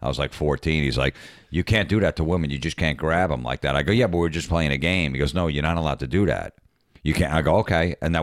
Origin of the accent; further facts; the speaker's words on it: New Jersey, United States; I grew up in New Jersey.